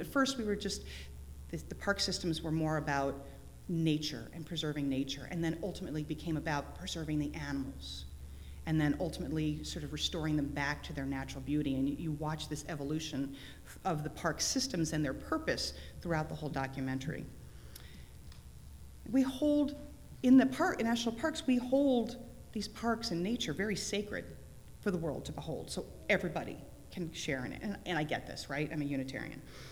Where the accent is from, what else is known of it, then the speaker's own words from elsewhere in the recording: Connecticut, United States; I grew up in Connecticut, you know, it's part of, you know, Revolutionary War history.